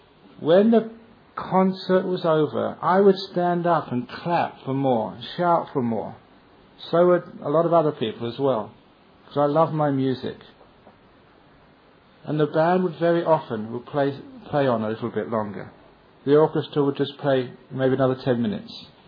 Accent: London, United Kingdom; When I was a young man, growing up in London, I loved music.

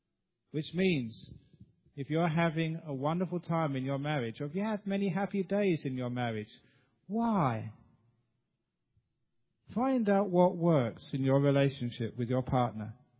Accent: Australia; Now, I come from Australia and come over here.

